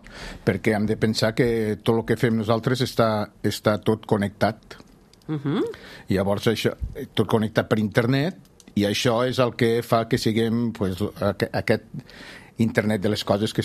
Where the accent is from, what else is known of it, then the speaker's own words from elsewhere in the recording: Andorra; Bueno, jo sóc d'Andorra, però tenim l'empresa a Terrassa.